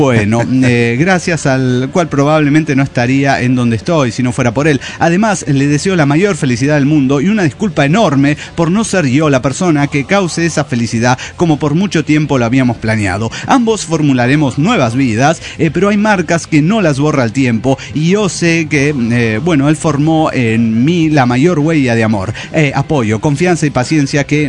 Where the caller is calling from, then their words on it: Mexico City, Mexico; de Ciudad de México.